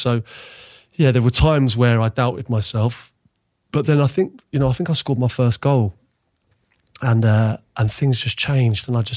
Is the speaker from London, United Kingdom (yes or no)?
yes; Ealing, London, United Kingdom; I'm bearing in mind, I grew up in Ealing.